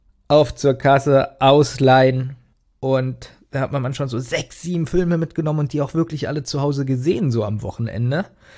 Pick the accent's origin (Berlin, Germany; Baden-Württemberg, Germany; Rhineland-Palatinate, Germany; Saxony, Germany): Berlin, Germany; Bei uns in Berlin gegenüber von der Schule, da gab es Test & Take, das war ein reiner Videospielladen